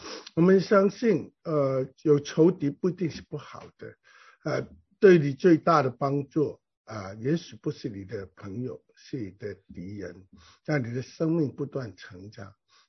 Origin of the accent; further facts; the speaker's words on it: China; 所以求主帮助我们中国人还是要彼此鼓励，我们是不够强大，但我们需要强大